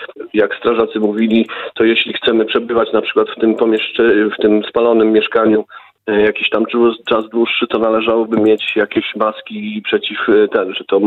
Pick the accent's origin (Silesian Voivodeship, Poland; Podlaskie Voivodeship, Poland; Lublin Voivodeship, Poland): Lublin Voivodeship, Poland; Świdnik; bo jesteśmy Świdniczanami z urodzenia